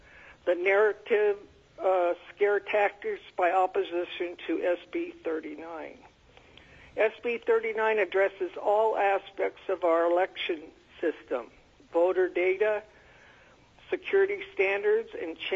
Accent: Palmer, Alaska, United States; I'm from Palmer, Alaska.

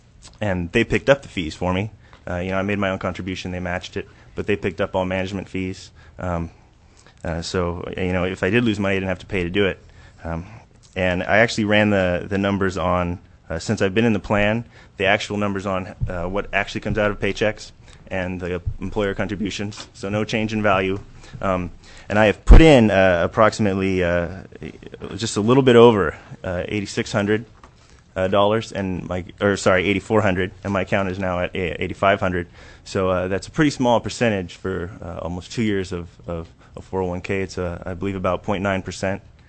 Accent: Ketchikan, Alaska, United States; also born or lived in Anchorage; I grew up in Ketchikan, then I moved to Anchorage and actually graduated from Diamond, and then went away, and I came back after teaching English in South America for about a year.

